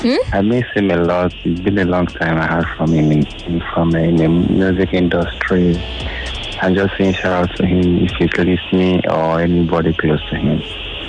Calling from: Lekki, Lagos, Nigeria; calling from Lekki.

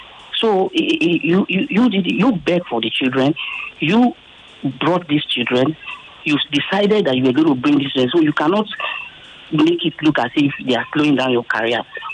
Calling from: Lagos, Nigeria; I'm calling from K2.

